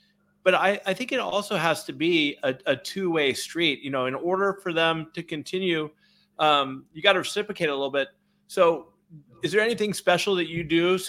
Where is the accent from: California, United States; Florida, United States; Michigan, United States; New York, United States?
California, United States; Now, as you know, I've born and raised in the Bay Area.